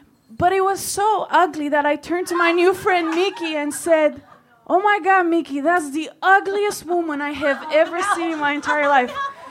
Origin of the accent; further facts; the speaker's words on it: Bucharest, Romania; I grew up in Bucharest, Romania, and I went to a smart high school, and I come from a neighborhood in Romania that was really poor.